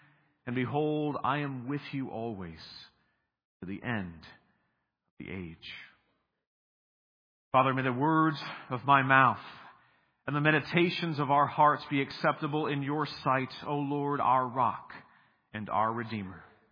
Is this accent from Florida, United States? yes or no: yes; Florida, United States; Now, I am from Florida, which has the most lightning strikes of any state in the country, 20% more than second place Louisiana.